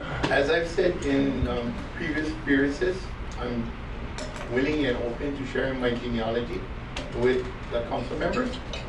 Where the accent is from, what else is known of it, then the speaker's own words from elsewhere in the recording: Wailuku, Hawaii, United States; born there; So I was born in Wailuku in 1958.